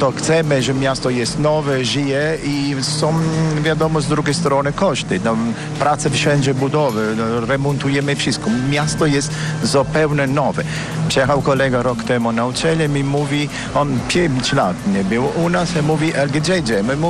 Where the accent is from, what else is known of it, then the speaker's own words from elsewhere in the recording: Apulia, Italy; Polish is a second language; W naszym regionie, takiej Puglia, 800 kilometrów, a tu de facto urodziłem się nad morzem.